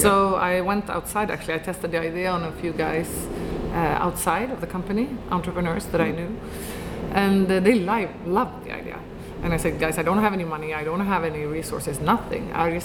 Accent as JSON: {"language": "English", "town": "Stockholm", "region": "Stockholm County", "country": "Sweden", "second_language": "English", "said": "I mean, I'm from Stockholm, I don't know how to raise a Londoner."}